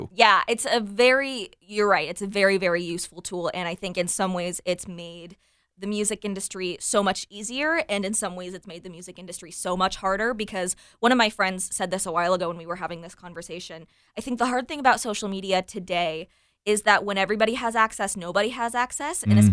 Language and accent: English; Seattle, Washington, United States; now in Nashville, United States; because I'm originally from Seattle. I have not been back to Seattle since I moved to Nashville a couple weeks before the pandemic hit